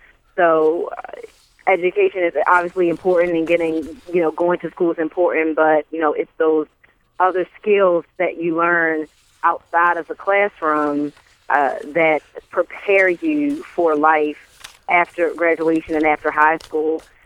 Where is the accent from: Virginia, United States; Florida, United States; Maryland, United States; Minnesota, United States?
Maryland, United States; Baltimore; So, you know, growing up in Baltimore City for students, we see that there is already a lack of opportunity